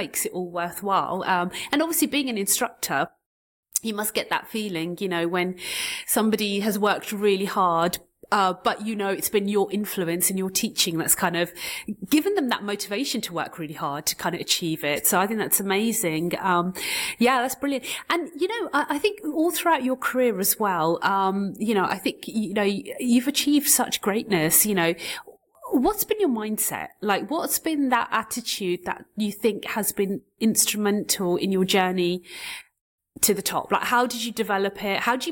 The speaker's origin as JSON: {"language": "English", "region": "London", "country": "United Kingdom", "said": "I come from London, it's so multicultural."}